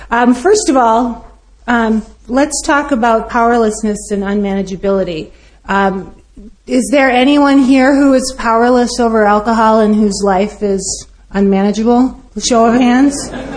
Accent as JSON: {"language": "English", "town": "Minneapolis", "region": "Minnesota", "country": "United States", "said": "I'm an alcoholic. I'm from Minneapolis, Minnesota."}